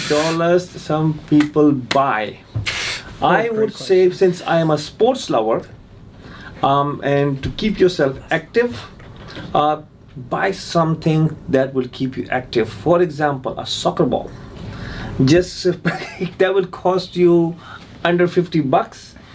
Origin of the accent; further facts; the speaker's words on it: Pakistan; moved away as an adult; also born or lived in United States / Dubai; now in Fort McMurray, Canada; I was born and raised in Pakistan, as I said, right? I did not live over there. I got educated in the US. I left US and I went to Dubai. I lived in Dubai for a couple of years.